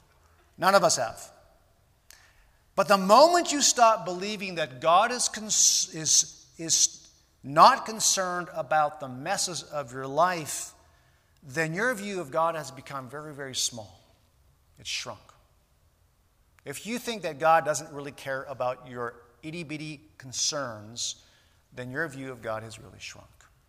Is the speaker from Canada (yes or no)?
yes; Canada; I mean, we're Canadian. We're not like that, are we?